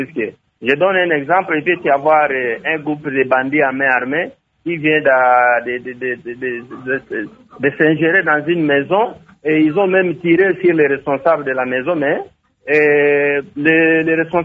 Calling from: DR Congo; Vous savez, ici chez nous au Congo, nous attendons seulement les conséquences.

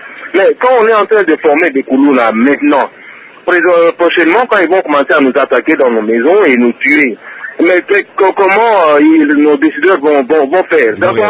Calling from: Lubumbashi, Haut-Katanga, DR Congo; j'ai une préoccupation ici, chez nous, à Lubumbashi

